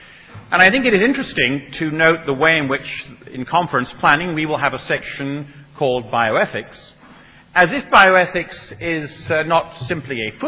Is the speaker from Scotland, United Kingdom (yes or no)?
yes; Edinburgh, Scotland, United Kingdom; to my hometown of Edinburgh